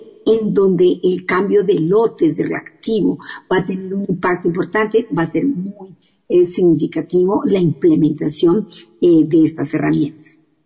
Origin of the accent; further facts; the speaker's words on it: Colombia; como es el caso en mi país, en Colombia, lo hablo específicamente en nuestro contexto